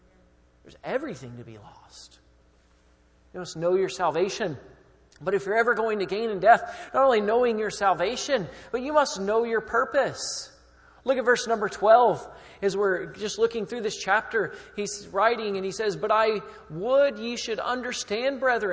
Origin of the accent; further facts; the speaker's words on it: United States; I'm an American. We're all Americans here. We like our freedom.